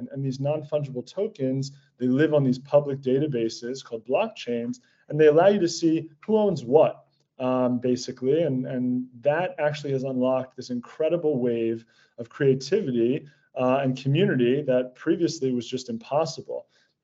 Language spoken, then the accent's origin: English; United States; So, I grew up in the States, and while in college, I discovered this practice of gratitude journaling.